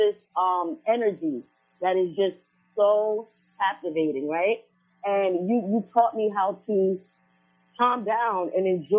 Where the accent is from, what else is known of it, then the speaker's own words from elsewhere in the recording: East Orange, New Jersey, United States; also born or lived in Guyana; I am a native of East Orange, New Jersey.